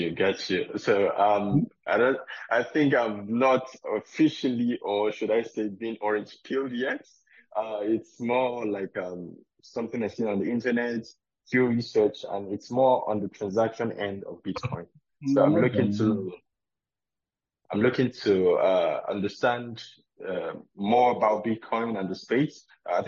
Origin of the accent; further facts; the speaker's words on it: Bauchi, Nigeria; from Bauchi State, Nigeria, in Africa. I'm a student of Abubakar Tsakal Balewa University, majoring in computer science.